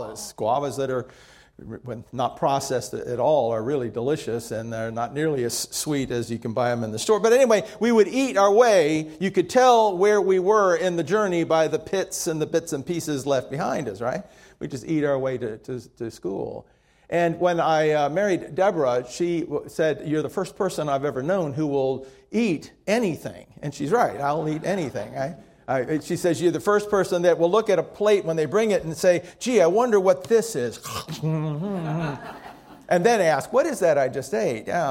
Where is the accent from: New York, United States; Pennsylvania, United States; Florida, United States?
Florida, United States; Miami; I don't make a secret that I was born in Miami and went to elementary school in Miami, and I walked to school every day.